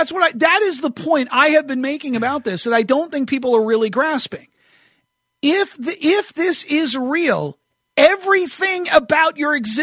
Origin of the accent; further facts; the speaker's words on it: New Hampshire, United States; I remember growing up in New Hampshire